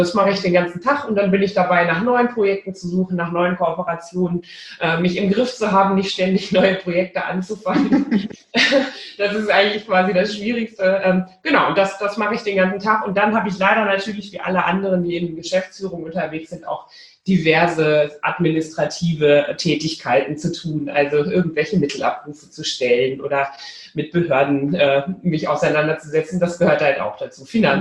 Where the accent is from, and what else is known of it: Rhineland, Germany; born there